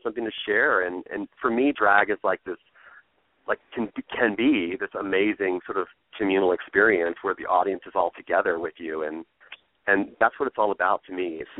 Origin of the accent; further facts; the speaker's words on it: North Carolina, United States; born there; I was born in North Carolina, and my mother still lives on the coast of North Carolina.